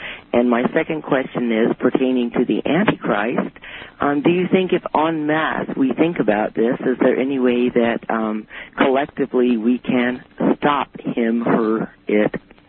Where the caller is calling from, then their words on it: Washington, United States; I'm calling from Washington.